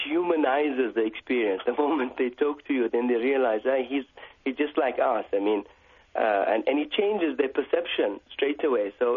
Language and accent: English; Jordan; I grew up in Jordan as well